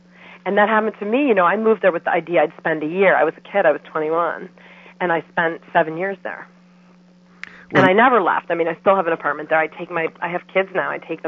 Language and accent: English; Michigan, United States; now in China; I remember once I was in a bank in the Midwest. I'm from Michigan.